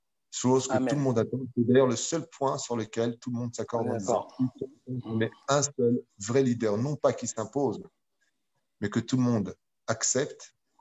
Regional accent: Tunisia; je suis tunisien

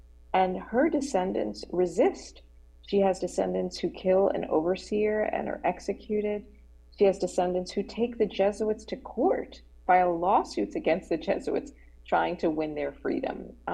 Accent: New York, United States; You know, I grew up in New York, and my understanding of the church was seeing the church as a northern church

